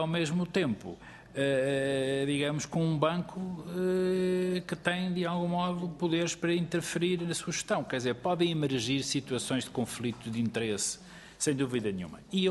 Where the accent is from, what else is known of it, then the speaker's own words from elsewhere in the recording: Portugal; porque nós não nos podemos esquecer, como portugueses, que o nosso aliado tradicional no quadro europeu sempre foi o Reino Unido.